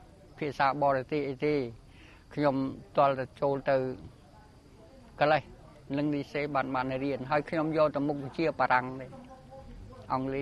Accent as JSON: {"language": "Khmer", "region": "Kandal", "country": "Cambodia", "tie": "born or raised there", "said": "ឃុំសំបួរស្រុករវីអើមខេត្តកណ្ដាលហ្នឹងពីកំណើតមកដល់"}